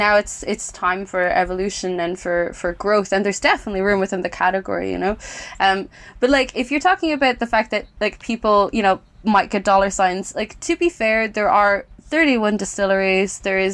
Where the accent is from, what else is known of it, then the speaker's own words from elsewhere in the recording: Ireland; even though we only had three operating distilleries, we're very proud of being Irish.